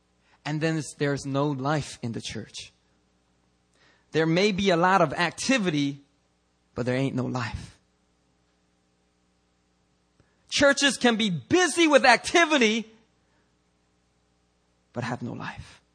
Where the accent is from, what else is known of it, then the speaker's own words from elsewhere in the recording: Philadelphia, Pennsylvania, United States; Sometimes, man, I grew up in Philadelphia. And some of the street lights in Philly just don't work.